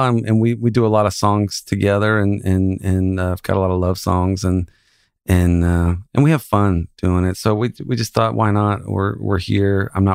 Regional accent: The Woodlands, Texas, United States; also born or lived in Houston; I was born in Houston, Texas in 1976, and I grew up about 20 miles north in a suburb planned community called the Woodlands, Texas.

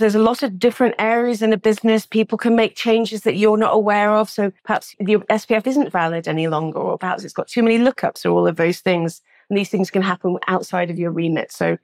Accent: United Kingdom; which as a Brit abroad, really enjoyed.

